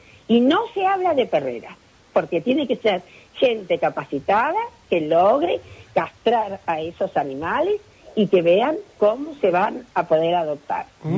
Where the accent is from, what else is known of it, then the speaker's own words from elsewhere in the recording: Comodoro Rivadavia, Chubut, Argentina; Porque si las cosas nosotros las analizáramos realmente como argentinos o acá como comodorenses